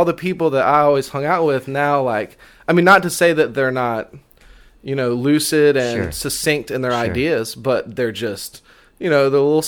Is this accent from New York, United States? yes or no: no; Montgomery, Alabama, United States; Yeah, I was born in Montgomery.